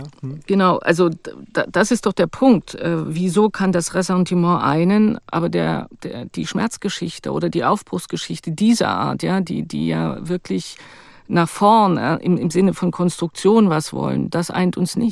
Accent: East Germany, Germany; Also warum stehen wir als Ostdeutsche nicht da mit absolutem Rückgrat

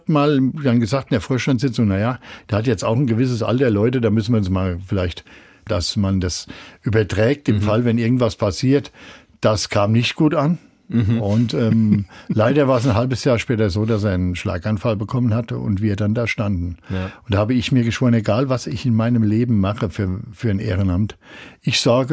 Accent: Mainz, Rhineland-Palatinate, Germany; Da ist eine Bank und ich bin ja gebürtiger Hechtsheimer.

